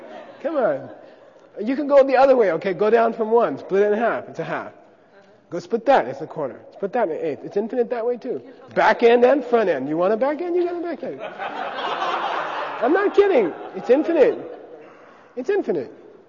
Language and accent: English; United States; Come on, I grew up in America.